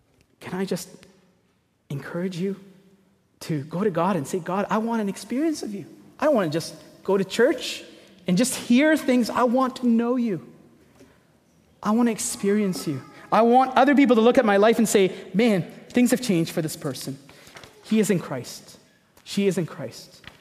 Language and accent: English; Egypt; now in Canada; I was asked about my contacts with the Egyptian community that I grew up in Egypt